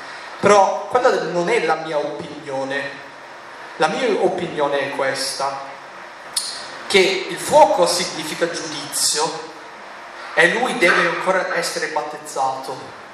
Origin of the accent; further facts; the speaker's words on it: United States; Italian is a second language; now in Italy; E ho detto, no, sono americano, sono qua.